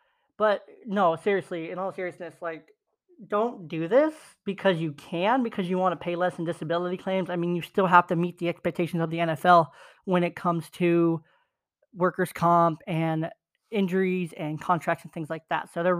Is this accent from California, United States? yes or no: no; Washington, United States; I am from Eastern Washington. I grew up in Washington, so I'm a big Gonzaga fan.